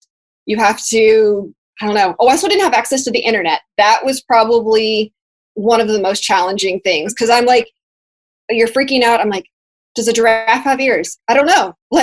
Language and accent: English; Dallas, Texas, United States; So we're both from Dallas as well.